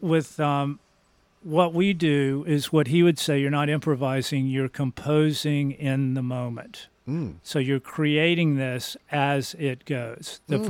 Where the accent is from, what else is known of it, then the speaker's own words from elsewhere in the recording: North Carolina, United States; Since I was in high school. I grew up in North Carolina.